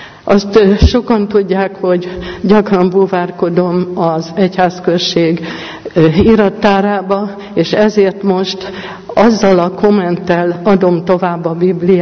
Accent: Debrecen, Hajdú-Bihar, Hungary; born there; now in Pomáz, Hungary; Én Debrecenben születtem, és 45 éve élek itt családommal Pomázon.

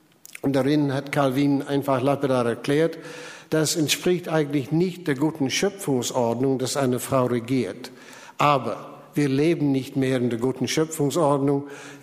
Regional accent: Scotland, United Kingdom; finde ich als Schotte amüsant

